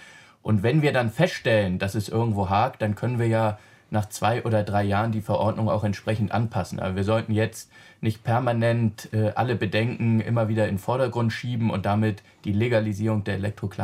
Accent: Hamburg, Germany; Ich nenne noch mal ein Beispiel aus meiner Heimatstadt Hamburg.

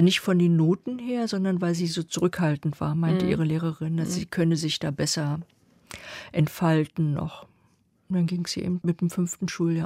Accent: East Germany, Germany; ich komme aus der DDR und ich habe keinen Bezug gehabt zu Drogen.

